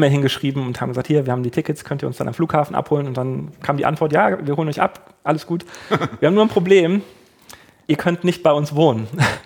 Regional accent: Germany; Wir haben das gelernt, wir sind weiß, wir kommen aus Deutschland, wir haben eine Ahnung

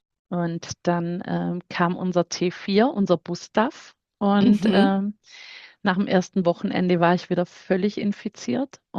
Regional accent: Baden-Württemberg, Germany; kommen wir so aus der Schwabenecke. Also wir sind zwischen Bodensee und Schwarzwald, sind wir zu Hause

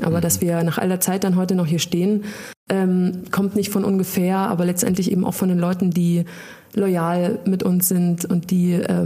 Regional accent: East Germany, Germany; Wir sind im Osten groß geworden

